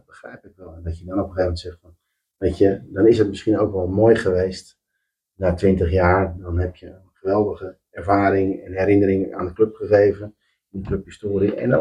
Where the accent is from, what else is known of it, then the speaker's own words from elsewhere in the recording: Alphen aan den Rijn, South Holland, Netherlands; zoals ik ben geboren en getogen in Alphen aan den Rijn, onderdeel van mijn leven.